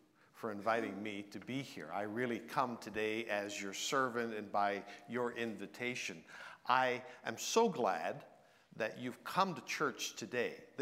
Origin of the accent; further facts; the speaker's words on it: Blind River, Ontario, Canada; I'm from Northern Ontario. My home was a little town called Blind River. It was about 2,500 people, two-thirds French, one-third English. I'm from a family of five.